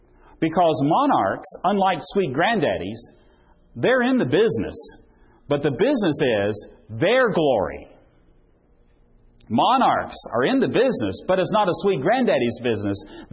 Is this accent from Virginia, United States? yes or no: yes; Virginia, United States; I come from Virginia. Anybody from Virginia?